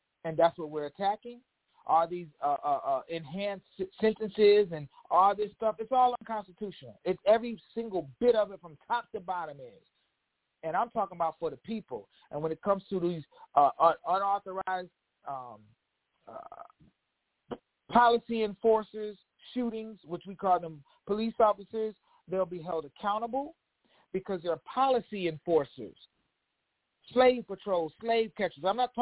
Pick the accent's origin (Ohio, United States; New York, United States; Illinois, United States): Illinois, United States; I'm from Illinois, that's where I live